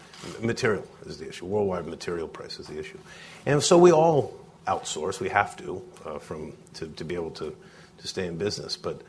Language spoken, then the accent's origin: English; Rhode Island, United States; I was born and raised in Rhode Island.